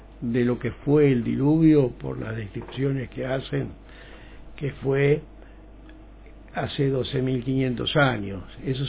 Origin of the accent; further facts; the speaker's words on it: Basque Country, Spain; yo, como soy vasco, toda esa zona de la Vasconia, de la península ibérica, somos de ese grupo.